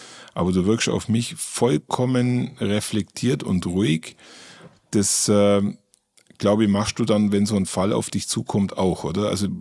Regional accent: Bavaria, Germany; Da habe ich doch schon gleich eine Verbindung zu meiner Heimat, weil im Allgäu gibt es sehr viele Klettermöglichkeiten.

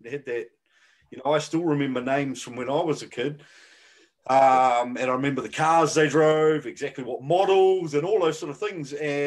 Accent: Flaxmere, Hawke's Bay, New Zealand; myself, I grew up in Flaxmere, and so, you know, it becomes quite normalized.

